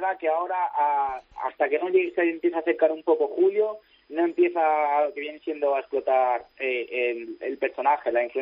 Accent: Spain; now in Ibiza, Spain; Y mira que soy de España y vivo en Ibiza, en España.

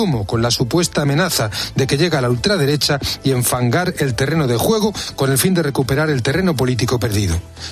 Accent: Spain; somos los españoles los que ya estamos sufriendo los daños de este penoso esperpento.

